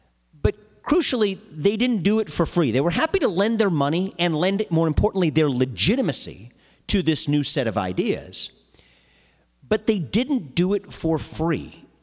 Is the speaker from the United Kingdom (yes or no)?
no; United States; as an American born 36 years ago